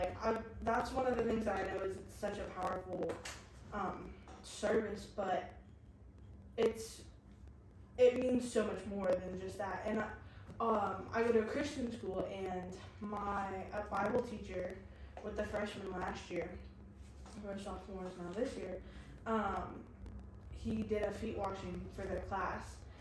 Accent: California, United States; But again, like, I come from California

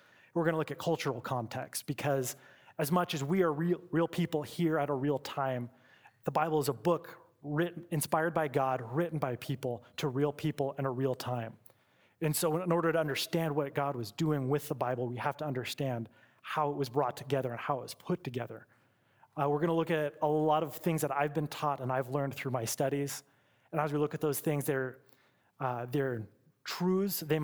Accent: California, United States; born there; also born or lived in Seattle / Florida; now in Moscow, United States; but I was born in California. Please don't hold that against me. And got to come out and move between Seattle and Florida is where I spent most of my time before I moved to Moscow.

